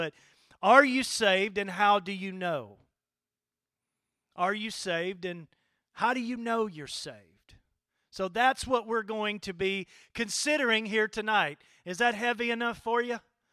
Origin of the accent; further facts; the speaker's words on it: Corinth, United States; I'm 50, and I grew up here in Corinth, and I grew up in the church.